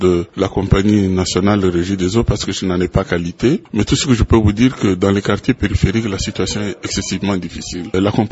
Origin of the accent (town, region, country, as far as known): DR Congo